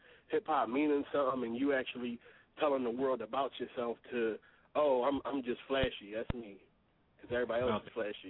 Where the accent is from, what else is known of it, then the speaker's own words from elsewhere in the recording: Philadelphia, Pennsylvania, United States; I'm from North Philadelphia, and I'm just a hard worker, man.